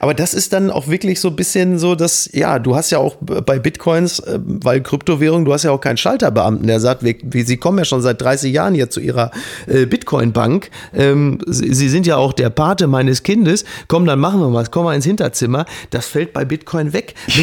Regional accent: Germany

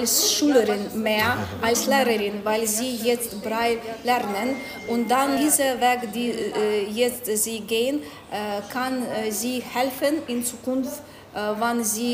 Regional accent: Ukraine; first language uk; German is a second language; now in Germany; Ich habe in Deutschland für 2,5 Jahre gewohnt. Ich auch komme hier wegen des Krieges und ich lerne Deutsch gerne und ich kenne sehr gut Ukrainisch, das ist meine Muttersprache.

